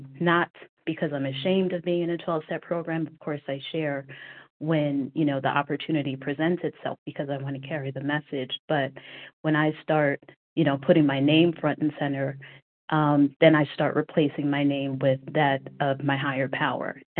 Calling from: New Jersey, United States; I'm listening as from New Jersey on the OA website.

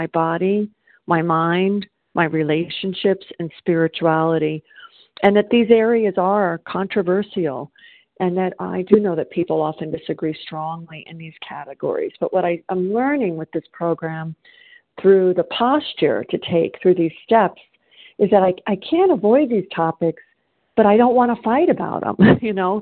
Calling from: South Carolina, United States; and I'm calling from South Carolina.

